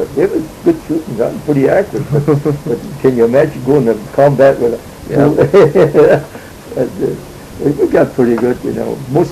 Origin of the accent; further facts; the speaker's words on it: Montana, United States; I come from Montana.